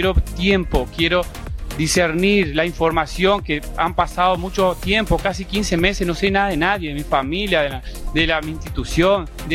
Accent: Argentina; era porque soy ciudadano argentino.

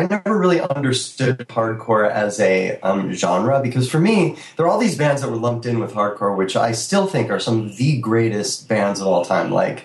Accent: Cleveland, Ohio, United States; And maybe part of it was growing up in Cleveland, where weirdos took whatever they could get.

